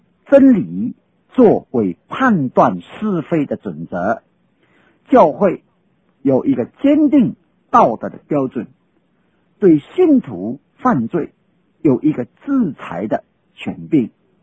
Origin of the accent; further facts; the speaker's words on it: China; 犹太人对磐石这个词句的用法，就是有一点像我们中国人所谈的泰山那个意思